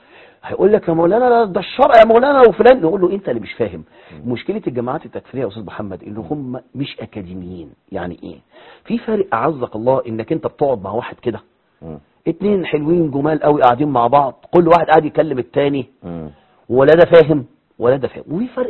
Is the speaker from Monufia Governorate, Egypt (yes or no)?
yes; Monufia Governorate, Egypt; عندنا في المنوفيه